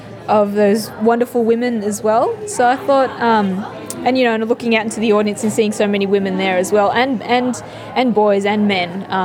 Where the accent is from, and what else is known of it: Australia